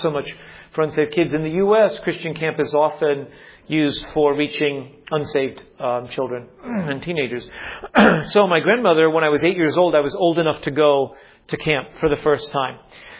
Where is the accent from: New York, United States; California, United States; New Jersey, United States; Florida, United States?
Florida, United States; Miami; I grew up in Florida, in the U.S., Miami, Florida, Miami Beach area. That's where I was born.